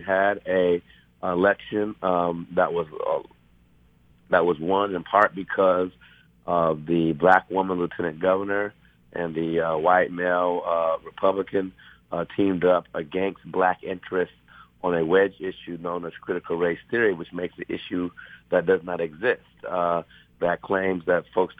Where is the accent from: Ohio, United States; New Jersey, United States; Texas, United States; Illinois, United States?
Ohio, United States; My home state of Ohio that you mentioned